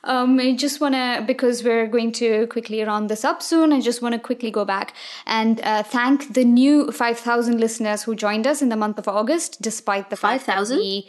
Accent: India; I was born and raised in India. I moved around quite a bit in India.

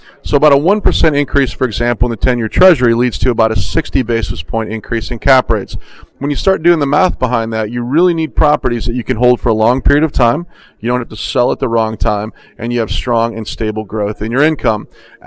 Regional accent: Orlando, Florida, United States; I'm from Orlando, so I can pick on Tampa.

